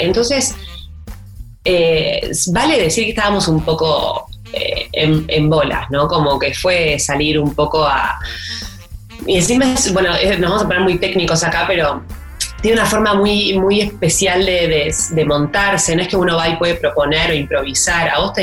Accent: Argentina; como argentinos tenemos la tendencia a etiquetar y a empaquetar

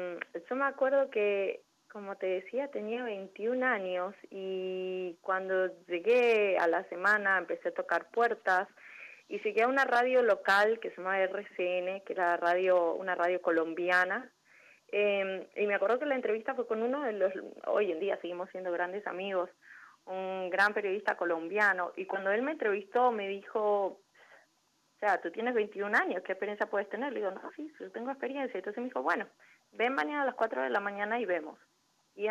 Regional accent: Argentina; now in Miami, United States; pese a que me crié en Argentina, siento como mi hogar Miami, ¿no? Viví solamente en Miami en estos 18 años. Viajé muchísimo, pero siempre aquí. Soy mayamense, como dicen por ahí.

